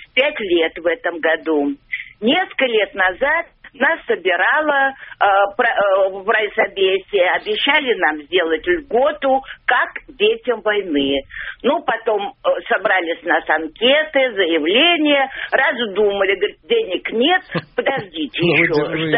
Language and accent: Russian; Moscow, Russia; я коренная москвичка, ребенком была в эвакуации